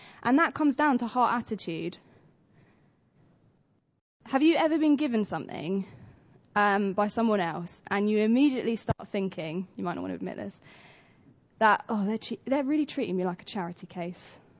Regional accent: United Kingdom; As British people, we are naturally quite cynical.

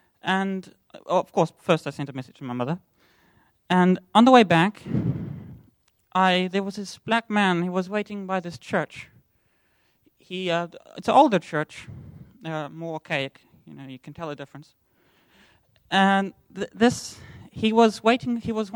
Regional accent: South Africa; So I'm actually from South Africa.

